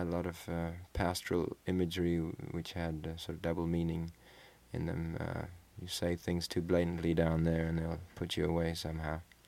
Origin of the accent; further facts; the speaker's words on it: Malawi; also born or lived in Zimbabwe; I don't come from what was Rhodesia or South Africa. I come from Malawi